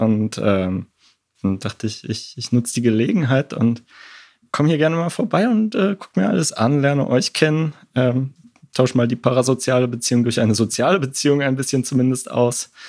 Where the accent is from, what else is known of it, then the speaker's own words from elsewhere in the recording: Aachen, North Rhine-Westphalia, Germany; now in Regensburg, Germany; Ich war tatsächlich noch nie in Leipzig und komme ursprünglich aus Aachen.